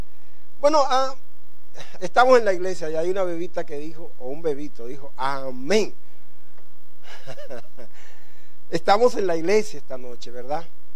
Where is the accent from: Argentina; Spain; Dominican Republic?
Dominican Republic; vengo de la República Dominicana. Al este de la República Dominicana está la provincia de San Pedro de Macorís. Y en la provincia de San Pedro está un pueblo llamado Consuelo.